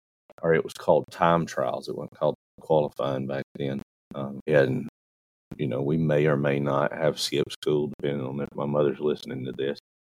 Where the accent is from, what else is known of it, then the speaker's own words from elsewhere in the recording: Alabama, United States; That's how born and raised in Talladega County. It was kind of just a part of everything.